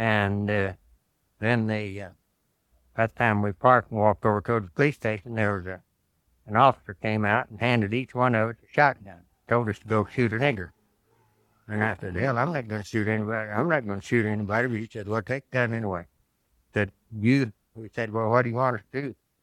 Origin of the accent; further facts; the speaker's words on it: Tulsa, Oklahoma, United States; moved away as an adult; I was just out of high school. I graduated from Tulsa High School, Central High School, when they were that was the only high school I left there